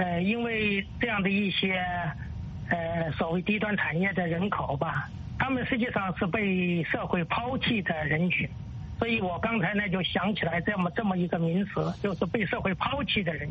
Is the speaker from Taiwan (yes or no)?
no; China